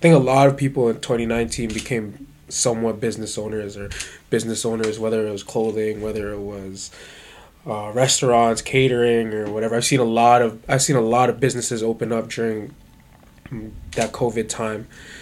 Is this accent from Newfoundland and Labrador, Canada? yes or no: no; North York, Ontario, Canada; So, I grew up in North York area.